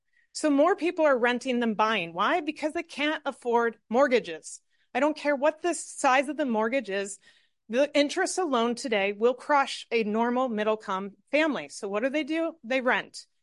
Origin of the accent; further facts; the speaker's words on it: Ohio, United States; I grew up in Ohio where I lived in a village that went to a city. I remember celebrating when the village went from village to a city.